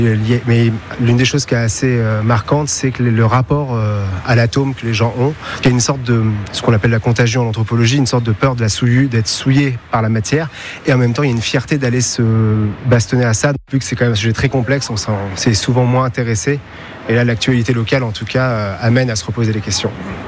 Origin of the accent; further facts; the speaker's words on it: Tours, Centre-Val de Loire, France; je suis de Tours